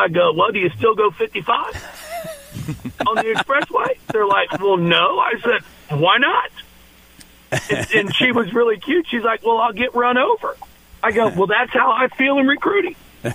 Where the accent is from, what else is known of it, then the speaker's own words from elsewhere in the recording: Kentucky, United States; I grew up in Northern Kentucky, the Bengals and the Reds.